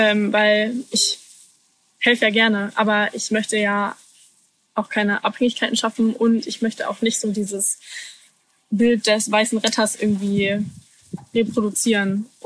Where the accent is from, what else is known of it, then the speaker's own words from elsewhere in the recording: Germany; als ich aufgewachsen bin in Deutschland.